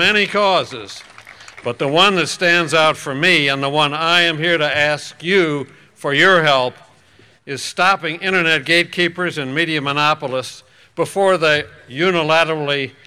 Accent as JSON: {"language": "English", "town": "Madison", "region": "Wisconsin", "country": "United States", "tie": "born or raised there", "said": "right down the road in Madison, Wisconsin. This state, my home state, is home to a long, proud line of progressives"}